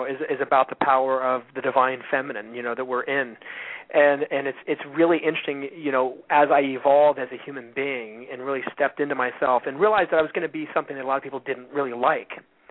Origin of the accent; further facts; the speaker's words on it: India; growing up in India, practically.